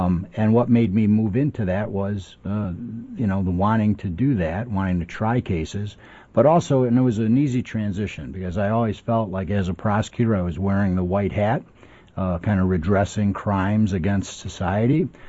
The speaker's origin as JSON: {"language": "English", "town": "Chicago", "region": "Illinois", "country": "United States", "tie": "born or raised there", "said": "I grew up at in the Lane Tech area, mm-hmm. went to that public high school, played sports at the neighborhood Boys and Girls Club"}